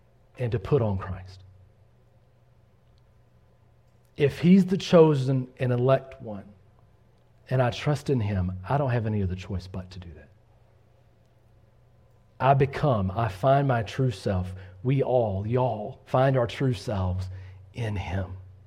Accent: the South, United States; I'm not saying that because I'm from the South and I say y'all a lot.

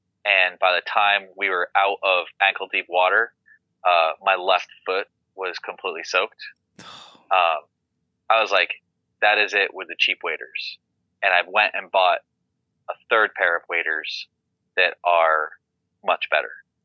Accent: Maine, United States; because I'm from Maine and I have a love and affinity for Old Town.

